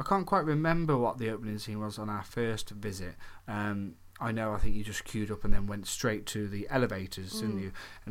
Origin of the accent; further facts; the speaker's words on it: England, United Kingdom; Obviously, we chose English because we're English.